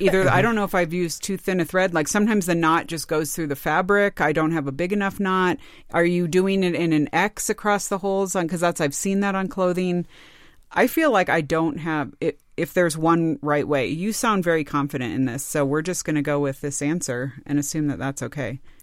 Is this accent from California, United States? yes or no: yes; California, United States; But I grew up in California, so we won't go there.